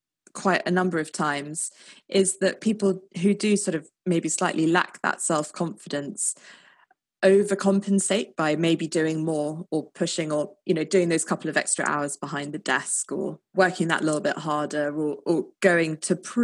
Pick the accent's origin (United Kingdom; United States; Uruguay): United Kingdom; England; especially being English, different in other cultures